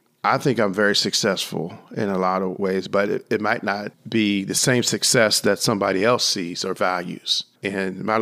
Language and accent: English; Pittsburgh, Pennsylvania, United States; I was born here in Pittsburgh in January 19th, 1959. Initially, was on the hill. In sixth grade, we moved over into Chartiers area.